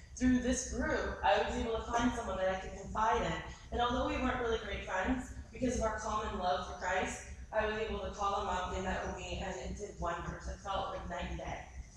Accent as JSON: {"language": "English", "town": "Boston", "region": "Massachusetts", "country": "United States", "said": "My mouth's going 12,000 miles a minute because I'm from Boston and I'm Italian and I speak fast."}